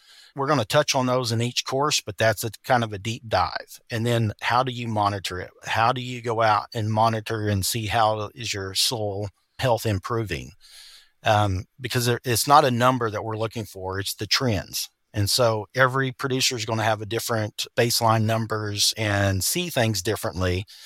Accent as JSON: {"language": "English", "region": "Oklahoma", "country": "United States", "tie": "born or raised there", "said": "I grew up in Northwest Oklahoma, very few trees."}